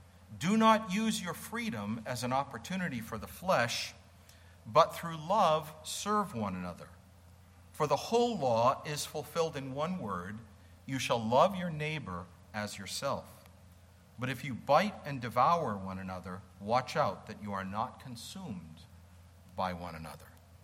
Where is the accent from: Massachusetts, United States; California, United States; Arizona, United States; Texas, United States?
Massachusetts, United States; I grew up in New England. I'm from Massachusetts. You said I wasn't a Southerner. I'm not.